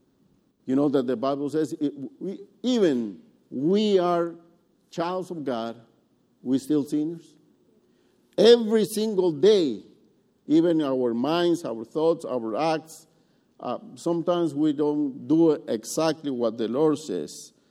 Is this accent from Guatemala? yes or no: yes; Guatemala; English is a second language; moved away as an adult; now in Canada; I'm from Guatemala, Central America